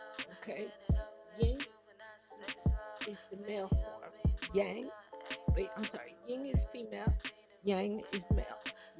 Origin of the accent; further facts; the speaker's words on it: Jamaica; accent: patois; when I get very angry, my patois accent just...